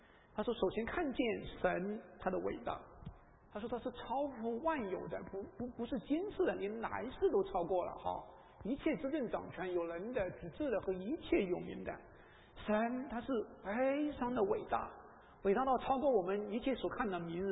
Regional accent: China; 我们中国人很讲关系，好，关系好就搞定了，是不是这个意思啊？

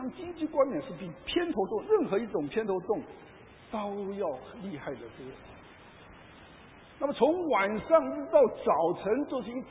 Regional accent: Taiwan; 那我们从台湾来的话，我们都是做红蛋。

